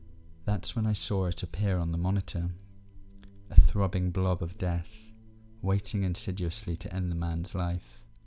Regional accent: London, United Kingdom; I grew up in South London, where the sound of the sirens is never far away.

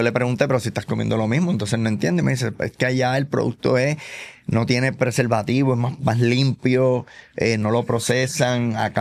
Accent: Puerto Rico; Eso sí, es así.

